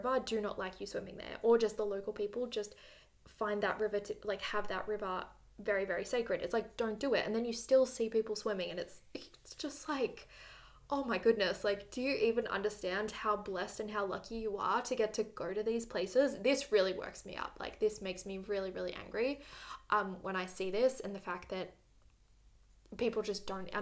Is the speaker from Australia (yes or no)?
yes; Australia; just because I am an Australian and I have been to Bali a few times.